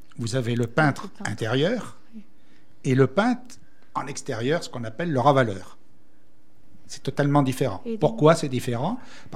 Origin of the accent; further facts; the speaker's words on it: Nouvelle-Aquitaine, France; parce que moi je suis natif de la Gironde.